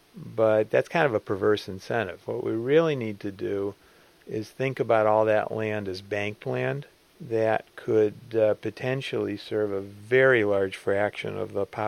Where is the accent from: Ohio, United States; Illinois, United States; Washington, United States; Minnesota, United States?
Illinois, United States; Park Forest; Well, I grew up in Park Forest, 35 miles south of downtown Chicago.